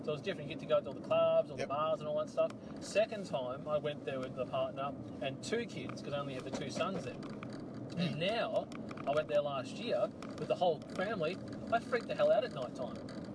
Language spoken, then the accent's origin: English; Melbourne, Victoria, Australia; So we are Australian. So this is an Australian podcast. We're from a city called Melbourne.